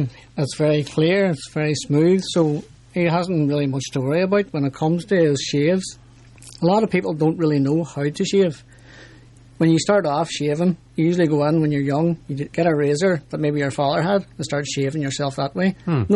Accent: Strabane, Northern Ireland, United Kingdom; I'm actually from Strabane. I've been working in Derry for, I think it's about 22 years. So I class myself as an adopted dairyman.

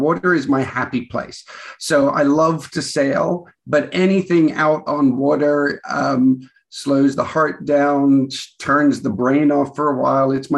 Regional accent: Australia; being very Australian as a group, we should geek out and get shit-faced.

